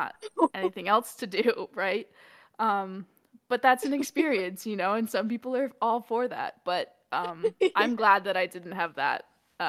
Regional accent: East Coast, United States; I definitely wanted to stay on the East Coast. I'm from the East Coast originally.

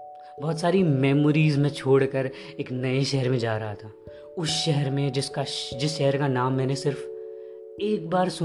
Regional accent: Pune, Maharashtra, India; moved away; तो शहर का नाम था पुणे। गए स्टेशन पर, गाड़ी खड़ी हुई थी, धीरे धीरे धीरे धीरे कुछ देर बाद मेरा शहर मेरे सामने से गायब हो रहा था।

